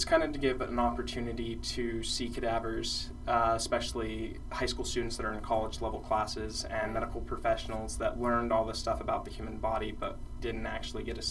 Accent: Utah, United States; I am from Cache Valley.

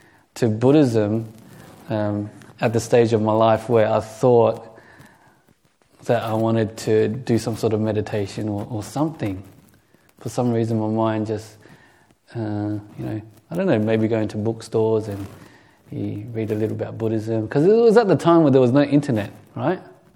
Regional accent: Australia; I grew up in Australia. I'm very Aussie, but at the same time, I think what has transferred through just growing up with an Asian family

